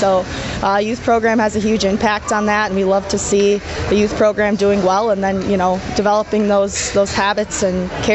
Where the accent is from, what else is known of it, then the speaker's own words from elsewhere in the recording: Beaver Dam, Wisconsin, United States; I grew up playing hockey in Beaver Dam here, learned how to play here, and went on and played college. So it's really awesome just to have the opportunity to be back in my hometown